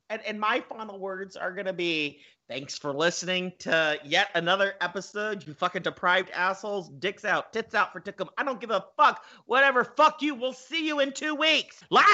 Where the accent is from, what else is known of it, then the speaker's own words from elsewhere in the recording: Branson, Missouri, United States; Well, I'm from Branson, and Dick Clark is fucking everywhere. They love Dick Clark out in Branson.